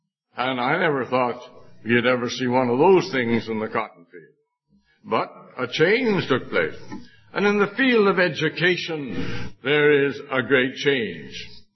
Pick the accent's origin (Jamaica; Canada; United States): Canada; also born or lived in England; Of course, I was born in England and brought up a good deal in Canada